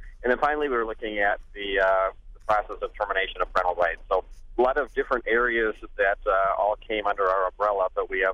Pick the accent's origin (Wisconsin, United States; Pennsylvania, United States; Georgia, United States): Wisconsin, United States; You know, I'm from La Crosse County, which has really a good history of innovation and trying new ideas.